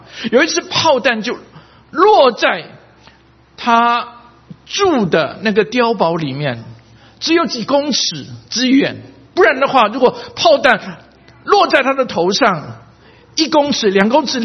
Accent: China; 好像很多我们从大陆来的，我们信马列主义

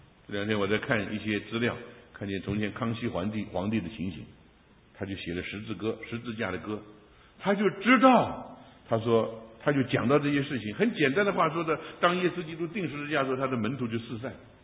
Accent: Taiwan; 我自己从台湾过来在这里说怎么信主，

